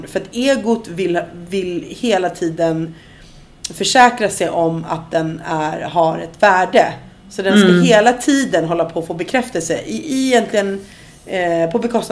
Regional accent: Sweden; Jag är svensk och jag har latinamerikansk påbrå och jag är mamma och jag är kvinna

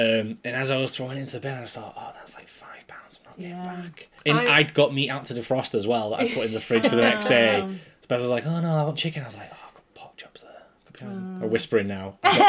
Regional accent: United Kingdom; I think it's the nature of being British and drinking tea.

